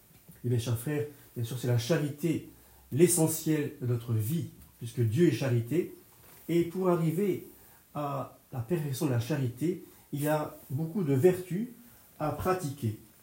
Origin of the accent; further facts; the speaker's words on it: Montaigu, Auvergne-Rhône-Alpes, France; je célébrais une messe à Montaigu, chez moi, en Auvergne.